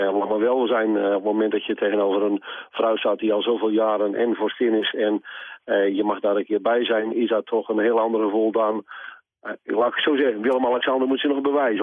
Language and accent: Dutch; Veere, Zeeland, Netherlands; Ik kom uit Veren, de mooie stad Veren.